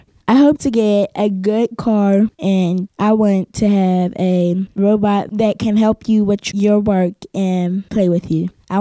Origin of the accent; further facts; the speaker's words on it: Pennsylvania, United States; I'm 11 years old and I'm from the Hill District.